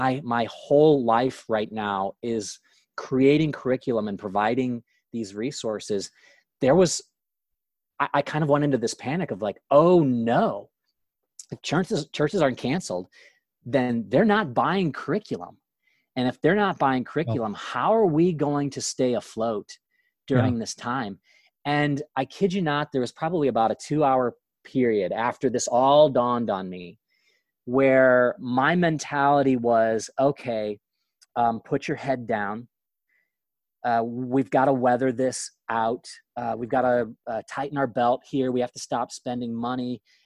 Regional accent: St. Louis, Missouri, United States; I'm from St. Louis, I'm in Missouri.

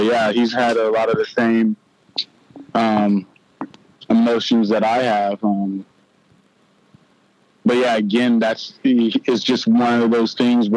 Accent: Clemson, South Carolina, United States; it's meant everything to me growing up in Clemson.

